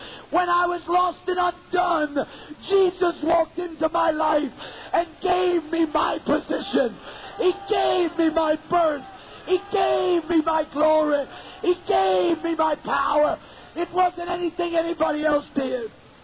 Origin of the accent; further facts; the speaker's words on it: New York, United States; My mom and dad were sinners. We were raised in New York.